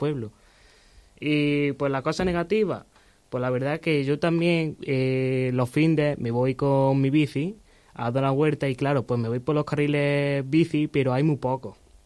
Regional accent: Antequera, Andalusia, Spain; Pues de Antequera.

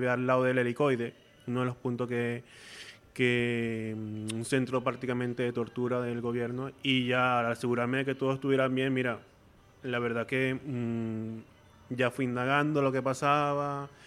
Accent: Nueva Esparta, Venezuela; También yo soy margariteño y ellos allí fue los que me avisaron.

